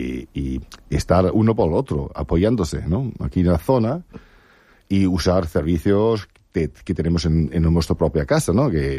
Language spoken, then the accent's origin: Spanish; Esslingen, Baden-Württemberg, Germany; Spanish is a second language; moved away as an adult; now in Spain; Yo soy de Esslingen, cerca de Stuttgart, en Alemania.